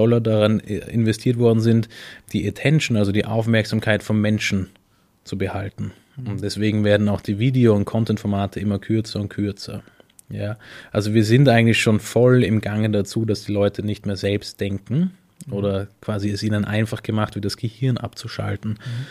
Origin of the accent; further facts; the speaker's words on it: Styria, Austria; also born or lived in Vienna; Ich komme auch aus der Steiermark, aber ich bin eigentlich Wiener.